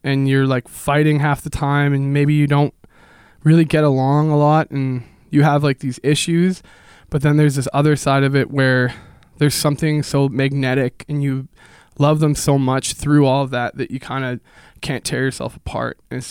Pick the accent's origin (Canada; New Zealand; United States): Canada; Thunder Bay, Ontario; the rootsy folk, classic rock kind of stuff I heard growing up in Thunder Bay.